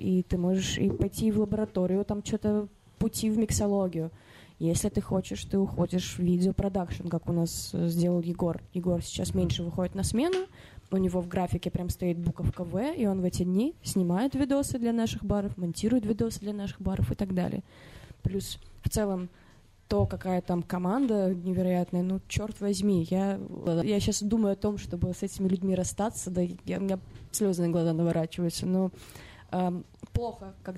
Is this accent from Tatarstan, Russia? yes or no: yes; Tatarstan, Russia; Я татарка, мне можно.